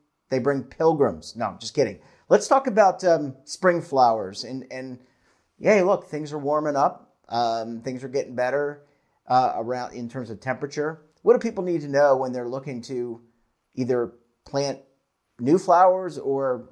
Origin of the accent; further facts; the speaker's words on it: Baltimore, Maryland, United States; look, I'm an Orioles fan. I'm from Baltimore.